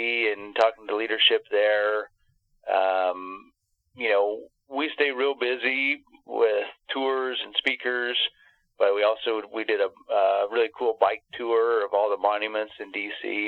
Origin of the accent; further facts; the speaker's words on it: Palisade, Colorado, United States; I'm from Western Colorado. I actually born and raised in Palisades. So I'm back home now. I lived in Montrose for a time. So I'm kind of a Western Colorado guy.